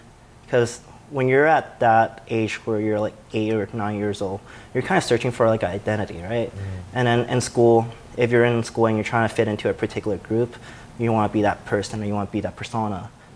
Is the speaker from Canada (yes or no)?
no; Hong Kong; born there; I was born in Hong Kong.